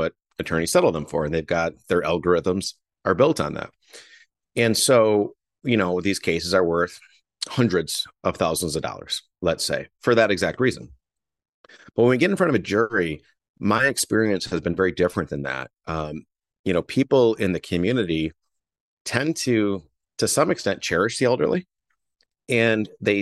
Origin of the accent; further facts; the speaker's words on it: Flint, Michigan, United States; I'm from Flint, Michigan. I couldn't be more northern.